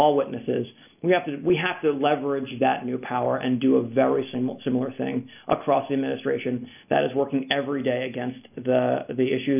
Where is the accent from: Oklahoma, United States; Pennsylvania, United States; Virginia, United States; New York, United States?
Virginia, United States; And my home state, I worked my race election morning, and people are fired up in Virginia.